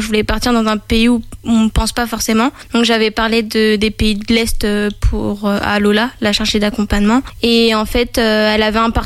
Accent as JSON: {"language": "French", "town": "Angers", "region": "Pays de la Loire", "country": "France", "said": "j'ai 24 ans tout juste, je suis originaire d'Angers"}